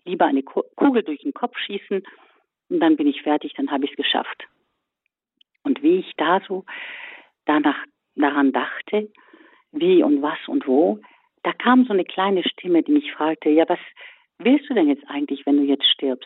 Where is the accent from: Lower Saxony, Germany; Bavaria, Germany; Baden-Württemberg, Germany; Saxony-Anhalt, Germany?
Bavaria, Germany; Starnberg; born there; zurückgezogen an dem Ort, wo ich geboren bin, und nämlich nach München. Das heißt, ich bin in Starnberg geboren